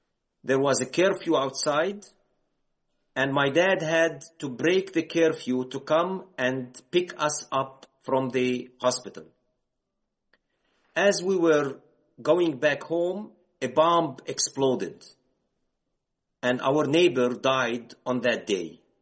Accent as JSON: {"language": "English", "town": "Jerusalem", "region": "East Jerusalem", "country": "Palestine", "tie": "born or raised there", "second_language": "English", "said": "So I grew up in this context full of hatred, full of segregation. I grew up in East Jerusalem."}